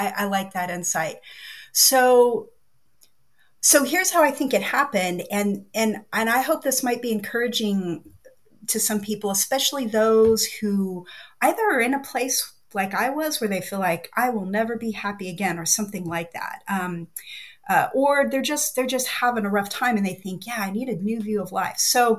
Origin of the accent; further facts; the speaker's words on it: Oregon, United States; And I knew that it was like what I felt when I was a child, growing up in Oregon.